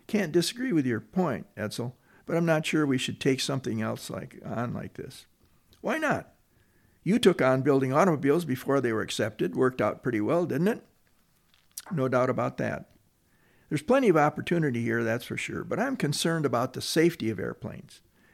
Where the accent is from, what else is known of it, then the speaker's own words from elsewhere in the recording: Detroit, Michigan, United States; And of course, it's growing up in Detroit with the museum and Greenfield Village, you just can't help but be interested in automotive history.